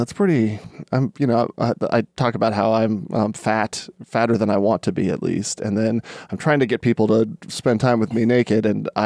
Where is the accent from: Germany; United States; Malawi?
United States; New Mexico; oh, I'm from New Mexico. It's like Mexico, but newer and further north.